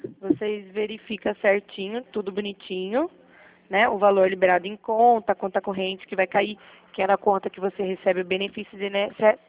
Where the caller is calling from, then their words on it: Piracicaba, São Paulo, Brazil; Eu sou da Central. Eu estou falando daqui de Piracicaba.